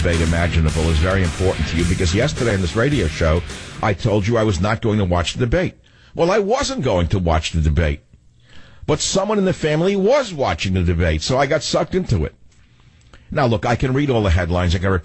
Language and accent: English; New York City, New York, United States; I grew up in a melting pot. I grew up in New York City. I'm an immigrant son.